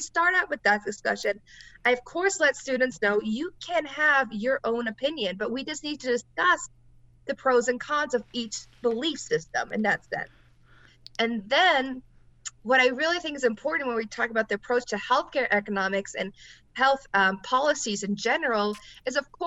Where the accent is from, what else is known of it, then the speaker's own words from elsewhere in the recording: Germany; now in United States; well, from my personal background, I come from Germany. This isn't a question in Germany.